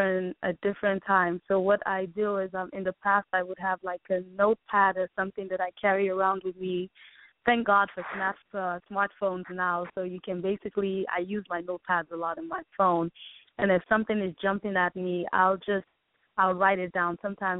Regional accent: Nigeria; I'm Nigerian originally

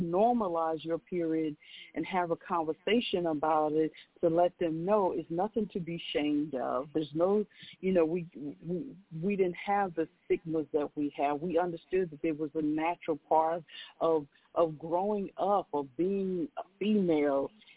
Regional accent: Mississippi, United States; born there; I was born in Mississippi.

